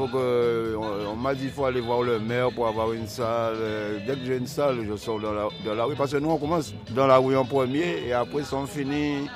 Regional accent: Guadeloupe, France; Puis je suis de la Guadeloupe

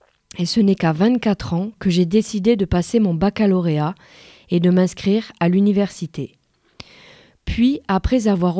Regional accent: Jaffa, Tel Aviv District, Israel; J'ai grandi à Jaffa, l'indigente, dans les années 1950, qui ont vu la montée de l'anticommunisme en Israël.

